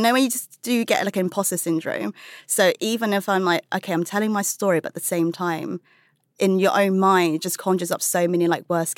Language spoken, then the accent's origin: English; United Kingdom; parents moved from China to the UK before I was born in search of a better life. I'm really proud of being British-born Chinese. Like many of us, I grew up in restaurants and takeaways